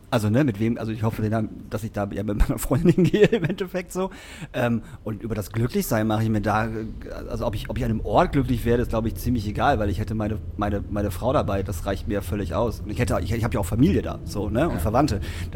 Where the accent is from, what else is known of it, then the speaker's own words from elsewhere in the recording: Emsbüren, Lower Saxony, Germany; also born or lived in Lingen; now in Hamburg, Germany; Also Emsbüren, wo ich herkomme, dann bin ich nach Lingen gezogen und dann bin ich nach Hamburg gezogen.